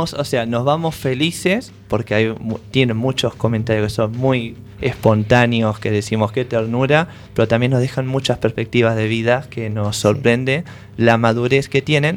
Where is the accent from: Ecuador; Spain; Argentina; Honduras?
Argentina; Y después salgo yo, que soy argentino, que me gusta el rock